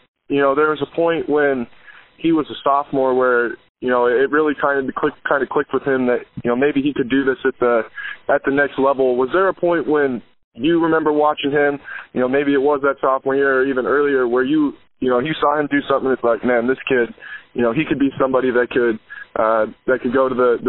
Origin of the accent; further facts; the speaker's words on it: Scottsbluff, Nebraska, United States; I'm actually from Scotts Bluff, so I know all about that area.